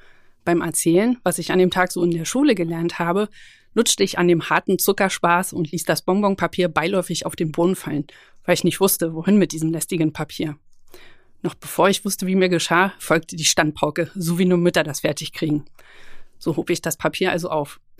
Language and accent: German; Berlin, Germany; geboren wurde ich im Jahr 1980 in Berlin. Näher gesagt Ost-Berlin, Hauptstadt der nicht mehr existenten Deutschen Demokratischen Republik. Aufgewachsen und wieder wohnhaft im pittoresken Ortsteil Adlershof im Süden Treptow-Köpenicks.